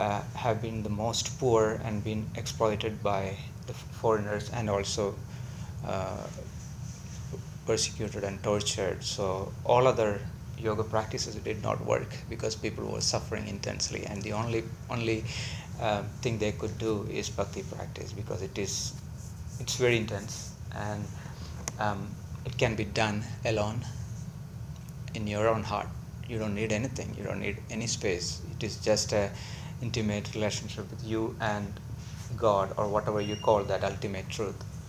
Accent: India; So I grew up in India, and I was very fortunate to be living with my grandmother and grandfather, because both of them were very much steeped in yoga tradition, and my mother also.

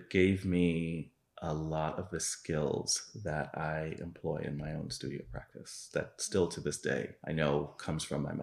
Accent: New York, United States; I grew up in New York, and I started in publishing there, working for Time Warner.

